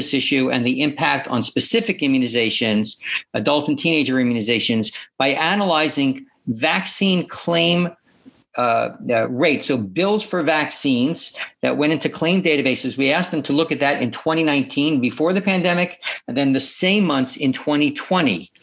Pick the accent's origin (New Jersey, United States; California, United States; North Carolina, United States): North Carolina, United States; Fort Bragg; born there; I was born in North Carolina. I'm not sure you can hear it in my accent, but I love your state. It's where I was born. My father was in the service, and so I'm an Army brat in North Carolina.